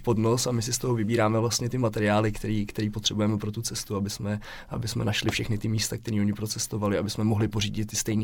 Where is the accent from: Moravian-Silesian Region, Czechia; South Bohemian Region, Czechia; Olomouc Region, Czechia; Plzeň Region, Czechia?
Plzeň Region, Czechia; Plzeň; Správně, my jsme Plzeňáci. Rodilí jste, tak jako pan Zikmund, a jsem narodil v Plzni, tak vlastně my pocházíme taky z Plzně.